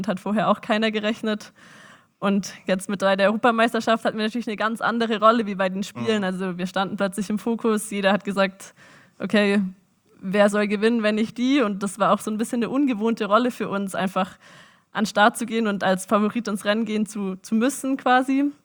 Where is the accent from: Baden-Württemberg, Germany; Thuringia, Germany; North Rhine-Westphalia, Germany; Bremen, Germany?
Baden-Württemberg, Germany; Ehningen; also ich komme ja aus dem Nachbarort quasi, aus Ehningen. Da wohne ich, seit ich 5 bin